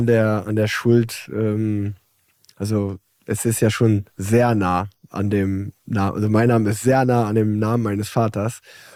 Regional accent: Unna, North Rhine-Westphalia, Germany; ich bin in Unna groß geworden, das ist so eine Kleinstadt in der Nähe von Dortmund

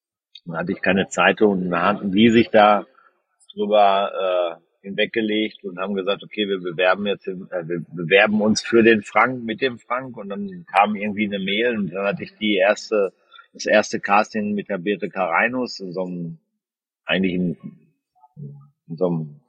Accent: North Rhine-Westphalia, Germany; moved away; meine Heimat über die Kanäle Dortmund, Waldrop, Recklinghausen und Dorsten nochmal neu kennenzulernen nach 25 oder 30 Jahren, wo ich da weg war.

